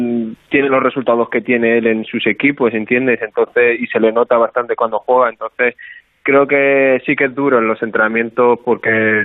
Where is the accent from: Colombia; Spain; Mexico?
Spain; Madrid, Community of Madrid; born there; yo soy nacido en España, en Madrid, mi padre lleva muchísimos años en Madrid, uh-huh, en España. Y sí, todos mis hermanos también han nacido en Madrid.